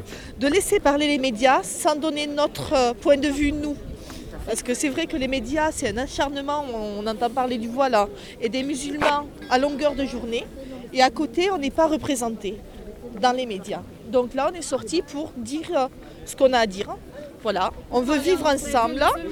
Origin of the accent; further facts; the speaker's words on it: France; On a grandi en France, on est né en France, on est français.